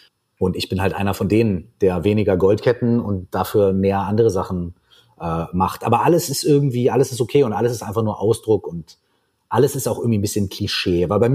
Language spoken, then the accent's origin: German; Minden, North Rhine-Westphalia, Germany; haben wir bei uns in meiner Heimatstadt Minden in Westfalen